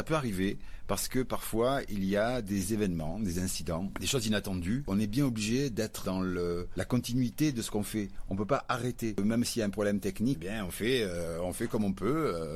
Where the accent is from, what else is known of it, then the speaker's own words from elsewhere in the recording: Marseille, Provence-Alpes-Côte d'Azur, France; Oui, alors je suis de Marseille, donc ce qui veut dire que je suis pas très très loin.